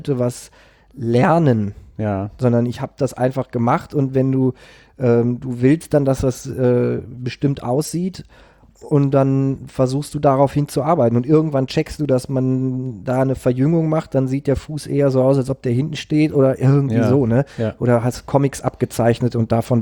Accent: Münster, North Rhine-Westphalia, Germany; in Münster-Westfalen geboren.

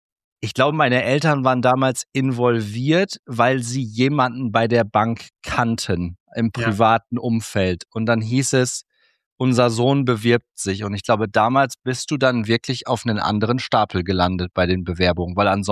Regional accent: Lower Saxony, Germany; seit der 5. Klasse, das war bei uns in Niedersachsen Orientierungsstufe damals

